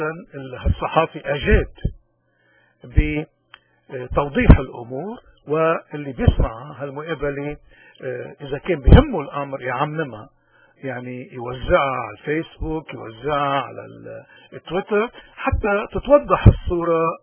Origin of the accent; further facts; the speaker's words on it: Lebanon; moved away; نحن كلبنانيين مغتربين نؤمن بشرعة حقوق الإنسان ودائما بالمبدأ ضد الإعدام وين ما كان